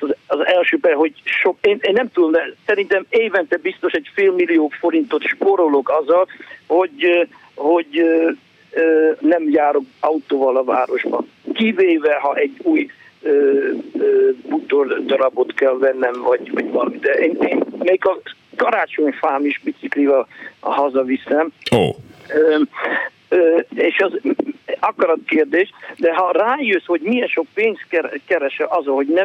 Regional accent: Netherlands; now in Hungary; mert én fölnőttem a 70-es években Hollandiában

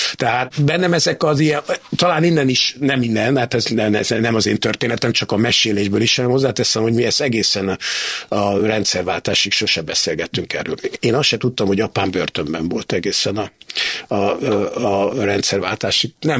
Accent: Szombathely, Vas, Hungary; born there; moved away; 56-ban ő ott a Szombathelyen születtünk

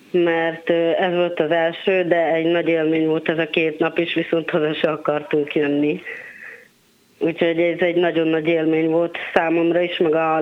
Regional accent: Szeged, Csongrád-Csanád, Hungary; also born or lived in Borsod; Hát én borsodi vagyok, de viszont Szegeden nőttem fel anyukámékkal

